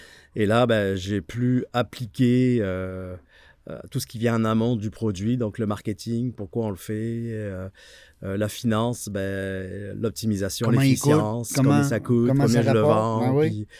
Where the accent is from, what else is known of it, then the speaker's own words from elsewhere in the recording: France; now in Canada; Nous, on vient ici, en Amérique du Nord, par le Québec, parce qu'en France, on est pourri en anglais.